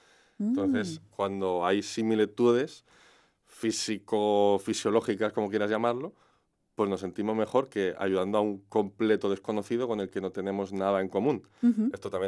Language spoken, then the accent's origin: Spanish; Pamplona, Navarre, Spain; soy de Pamplona y creo que es algo genético